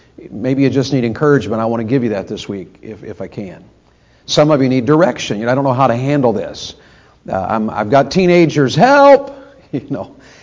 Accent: Tennessee, United States; also born or lived in Florida / Ohio; I'm from Florida. Actually, I grew up in Tennessee and I married a Yankee. So we lived in Ohio for 18 years.

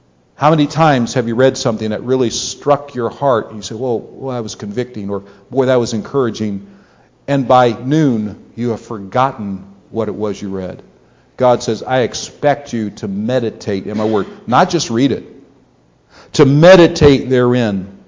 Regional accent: United States; I'm not condemning that because I'm an American too and I like my independence also.

